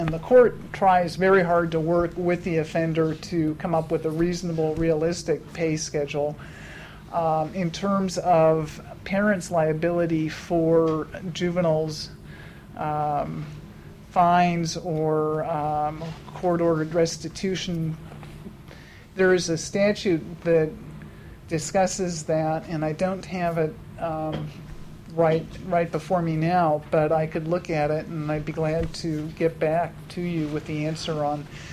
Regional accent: California, United States; Mr. Chairman, I grew up in California

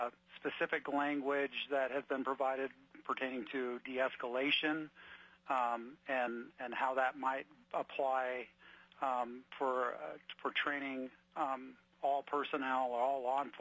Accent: Sitka, Alaska, United States; now in Juneau, United States; I'm the Chief of Police for the Juneau Police Department. I was born and raised in Sitka, Alaska

